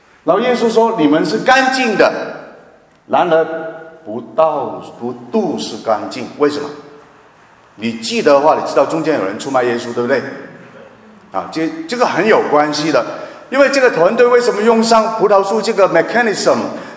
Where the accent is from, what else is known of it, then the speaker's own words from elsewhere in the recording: Guangdong, China; accent: Cantonese-accented Mandarin; 我广东人很怕讲这个字，很怕讲错